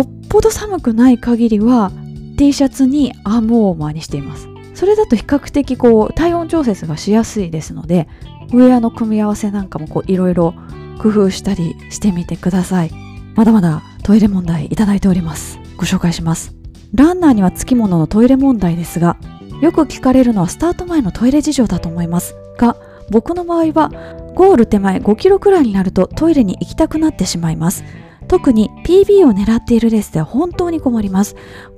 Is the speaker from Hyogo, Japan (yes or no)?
yes; Kobe, Hyogo, Japan; 昔神戸マラソン、私の地元の神戸から少し西にちょっと国道2号線っていう国道があるんですけれども、むっちゃくちゃ海沿いの国道でして、